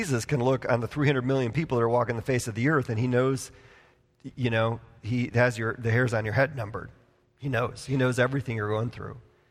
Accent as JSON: {"language": "English", "region": "Wisconsin", "country": "United States", "tie": "born there", "said": "I was born in Wisconsin. I was a couple hundred miles from being Canadian."}